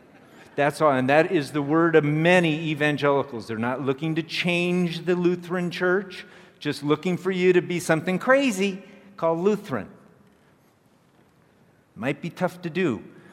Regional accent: California, United States; I grew up in a Christian Science home. I grew up in California.

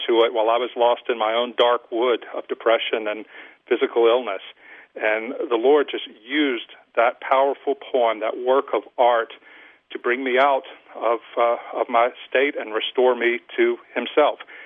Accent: Louisiana, United States; it was about my decision to come back to my hometown in South Louisiana

